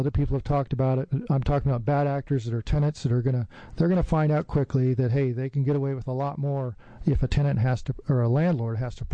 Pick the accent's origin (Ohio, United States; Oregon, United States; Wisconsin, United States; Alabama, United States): Oregon, United States; Eugene; I'm from Eugene.